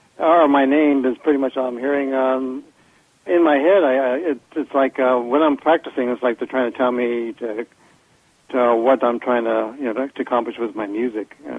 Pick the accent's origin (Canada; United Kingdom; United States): United States; Denver, Colorado; Yeah, I actually grew up in Denver.